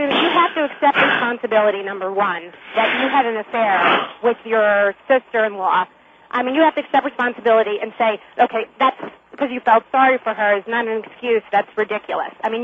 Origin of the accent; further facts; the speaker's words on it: New York, United States; Well, you know, I'm from New York, and I was in New York on 9/11.